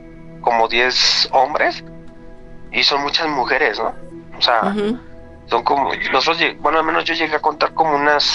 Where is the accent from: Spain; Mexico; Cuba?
Mexico; Naucalpan, State of Mexico; Y le digo, no, pues yo soy de Naucalpan.